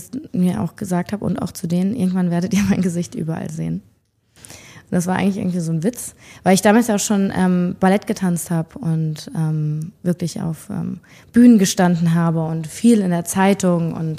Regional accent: Berlin, Germany; Als Berliner Girl.

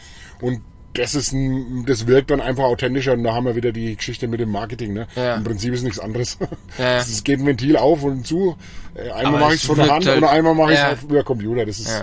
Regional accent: Lichtenfels, Bavaria, Germany; also ich komme hier aus der Gegend oder aus Lichtenfels und bin hier natürlich auch sehr verwurzelt und bin da auch ein Stück weit stolz drauf

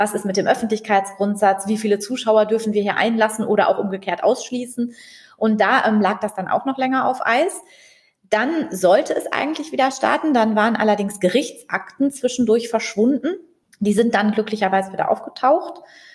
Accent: Dortmund, North Rhine-Westphalia, Germany; Ich bin ja hier in Dortmund aufgewachsen

